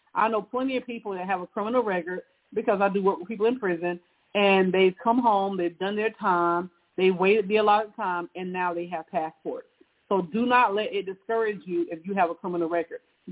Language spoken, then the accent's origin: English; South Carolina, United States; now in Kentucky, United States; especially when I leave, like where I live in Kentucky, and I go to my hometown in South Carolina